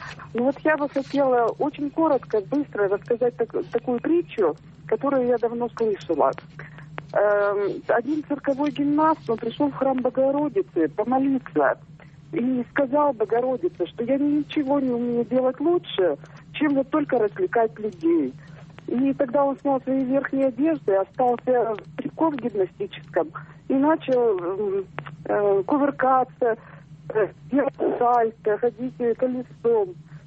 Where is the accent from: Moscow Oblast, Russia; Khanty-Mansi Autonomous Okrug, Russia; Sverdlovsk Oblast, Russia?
Sverdlovsk Oblast, Russia; Yekaterinburg; я из Екатеринбурга.